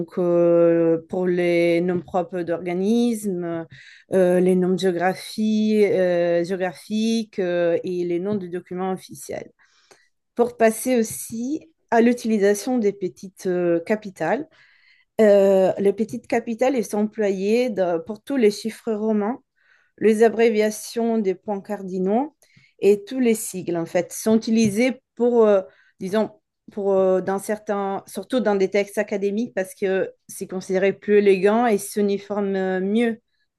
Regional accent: Italy; French is a second language; mais en tant qu'italienne, je vais présenter mes remarques

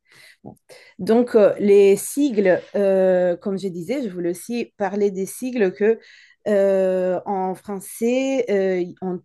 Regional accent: Italy; French is a second language; mais en tant qu'italienne, je vais présenter mes remarques

